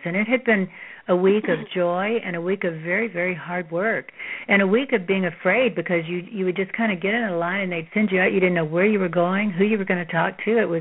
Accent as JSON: {"language": "English", "region": "Texas", "country": "United States", "tie": "born or raised there", "said": "I'm full of pithy little sayings growing up in Texas."}